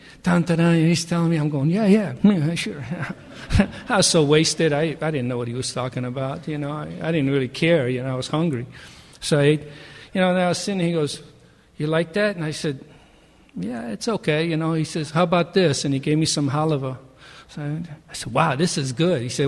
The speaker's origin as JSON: {"language": "English", "country": "Poland", "second_language": "English", "moved": "yes", "said": "at that time, my English was real bad. I mean, I came from Poland, so my English was bad. And this was I was in high school."}